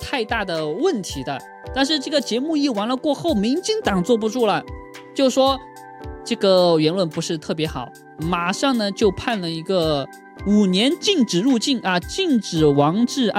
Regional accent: Taiwan; 按照我们台湾的法律来讲呢

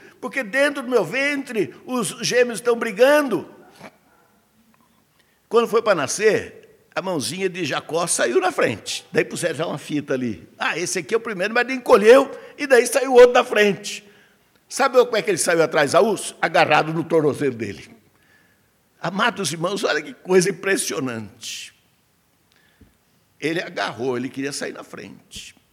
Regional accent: São Carlos, São Paulo, Brazil; Aliás, sou lá de São Carlos mesmo.

